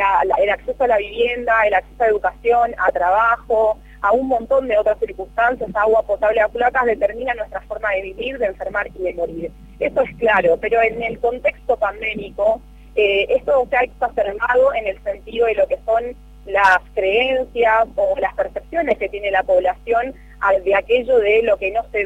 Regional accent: Chaco, Argentina; que tiene que ver con lo que somos, como nos definimos, como chaqueños, como argentinos

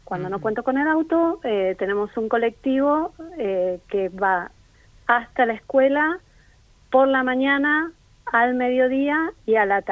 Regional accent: Buenos Aires, Argentina; moved away as an adult; yo soy de Buenos Aires, mi barrio es Villa Ortúzar.

